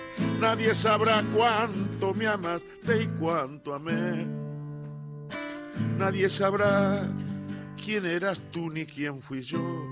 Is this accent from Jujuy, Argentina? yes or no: yes; Purmamarca, Jujuy, Argentina; porque yo soy de Purmamarca